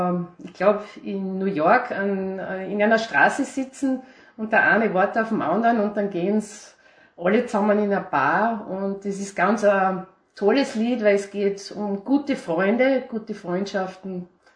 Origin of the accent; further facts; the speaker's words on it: Irdning, Styria, Austria; Ich bin auch schon eben in Irtning aufgewachsen und bin dann ins Gymnasium Steinach gegangen.